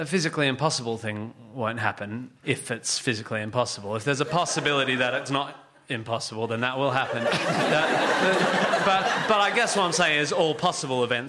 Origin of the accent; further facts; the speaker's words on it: Australia; So I come from Australia.